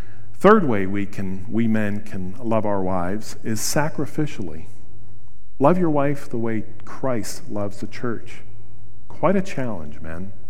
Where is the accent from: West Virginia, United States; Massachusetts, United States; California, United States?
West Virginia, United States; Wheeling; I grew up in Wheeling, West Virginia, with a guy who was one of 9 children